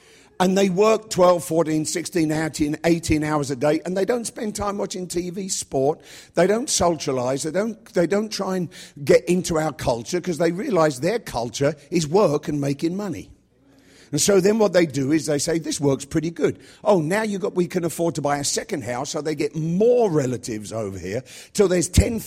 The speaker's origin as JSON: {"language": "English", "region": "London", "country": "United Kingdom", "said": "The reason we never met an American, as soon as we told them we're from London, they said, oh, I'm Irish-Italian."}